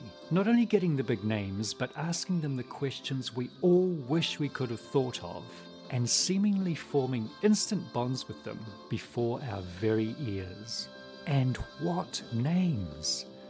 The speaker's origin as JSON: {"language": "English", "country": "New Zealand", "said": "from New Zealand"}